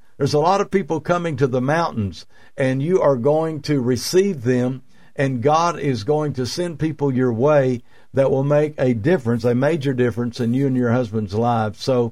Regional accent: Wyoming, United States; I'm from Wyoming.

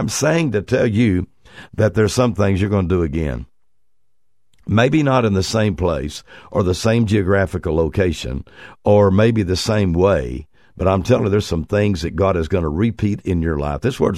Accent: Oklahoma, United States; now in Austin, United States; We grew up in Oklahoma. We're going to stay in Oklahoma.

